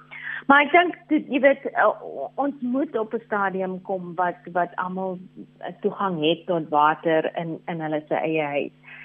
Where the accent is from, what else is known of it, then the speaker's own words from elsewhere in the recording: Northern Cape, South Africa; ek is oorspronklik van die Noord-Kaap en daar, jy weet, sit ons met bitter min water in dele van die Noord-Kaap.